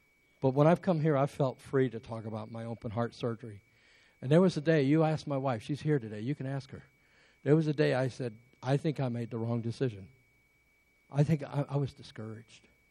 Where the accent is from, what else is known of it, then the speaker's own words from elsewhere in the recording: England, United Kingdom; born there; because I was born in England.